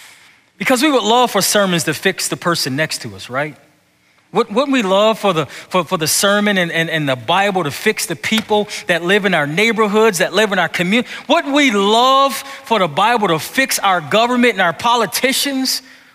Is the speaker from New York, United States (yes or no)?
yes; Buffalo, New York, United States; You know, in the church I grew up in Buffalo, we call them toe stepper moments.